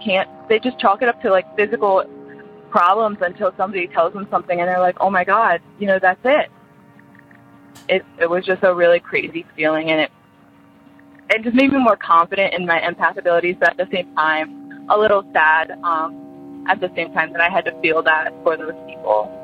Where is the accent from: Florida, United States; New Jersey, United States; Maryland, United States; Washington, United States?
Maryland, United States; I'm from Maryland, and this story is about West Virginia.